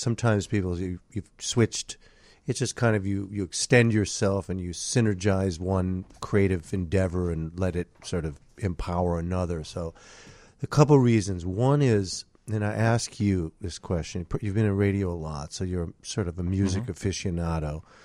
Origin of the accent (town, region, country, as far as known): Minneapolis, Minnesota, United States